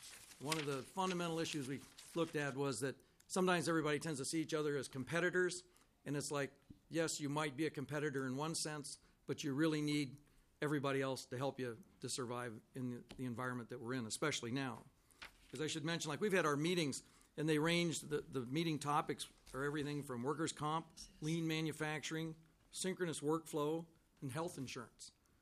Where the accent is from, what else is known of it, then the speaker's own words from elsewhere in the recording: Ohio, United States; now in Minnesota, United States; And, you know, I grew up in Ohio.